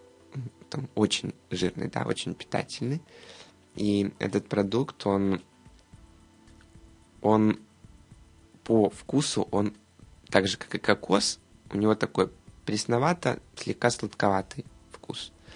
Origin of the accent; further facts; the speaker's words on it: Ukraine; Ну, вот я с Украины.